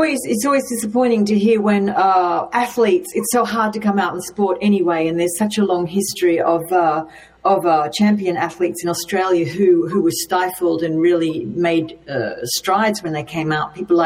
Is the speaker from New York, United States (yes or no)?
yes; Rochester, New York, United States; I grew up in Rochester